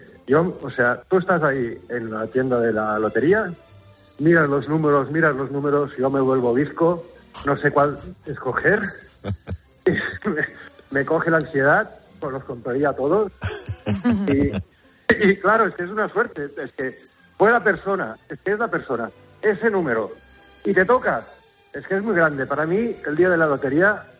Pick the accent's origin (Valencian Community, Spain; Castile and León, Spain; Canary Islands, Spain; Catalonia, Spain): Catalonia, Spain; Barcelona; yo soy de Barcelona, pero soy del Español, periquito.